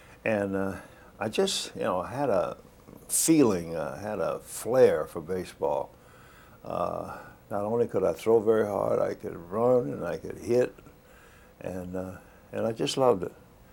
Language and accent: English; Orange, New Jersey, United States; also born or lived in Alabama; I was born in Alabama, raised in New Jersey, over there in the Orange, New Jersey. And when I came north, 1927, I think I was 8 years old.